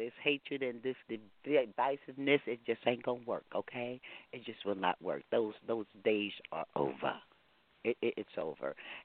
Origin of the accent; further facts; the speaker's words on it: Texas, United States; I'm a Texan.